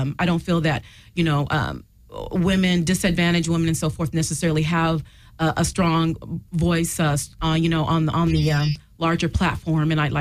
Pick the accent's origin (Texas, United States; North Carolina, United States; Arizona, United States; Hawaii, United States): Arizona, United States; Like I mentioned, I'm from Arizona. I went to Arizona State in 1982, 85.